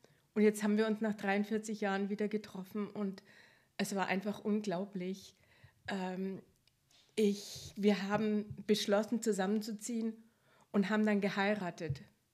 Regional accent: Munich, Bavaria, Germany; ja, meine Geschichte ist, ich komme aus München

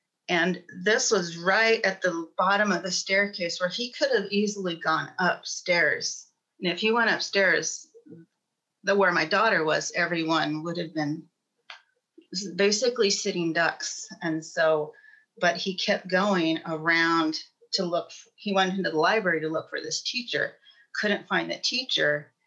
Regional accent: California, United States; And I'm originally from California, so a lot of earthquakes.

